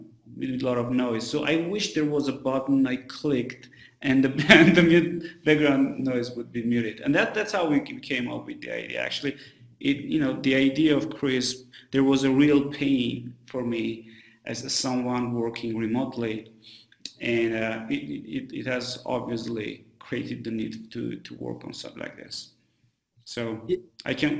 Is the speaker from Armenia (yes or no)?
yes; Armenia; also born or lived in Silicon Valley, United States; You know, and I'm from Armenia. I spent like 10 years in Silicon Valley working in different companies.